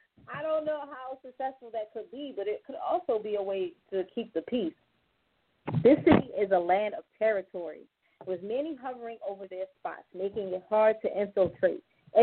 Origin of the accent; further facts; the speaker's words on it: Baltimore, Maryland, United States; that's something that I always hear when I tell people I'm from Baltimore.